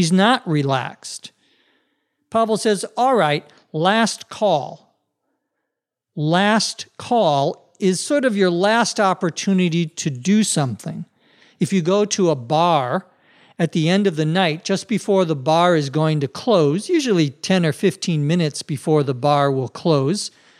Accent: Minnesota, United States; I remember growing up in Minnesota, and when I learned to drive, having this happen to me once or twice.

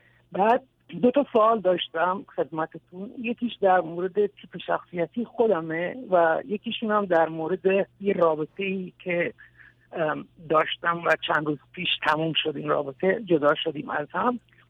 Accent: Iran; now in Australia; از ایران اومدم بیرون، خودم تنها بودم، و از طریق دریا خودم رسوندم به استرالیا و اینجا پناهندگی گرفتم، رفیوجی هم.

